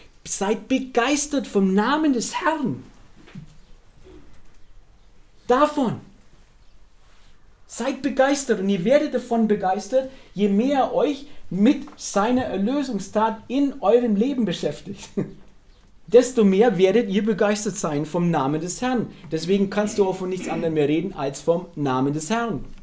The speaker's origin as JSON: {"language": "German", "town": "Hof", "region": "Bavaria", "country": "Germany", "said": "Ich komme ja aus dem Frankenwald, oder nicht wirklich, sagt meine Frau, ich komme eigentlich aus der Fichtelgebirge, weil ich im Hof geboren bin."}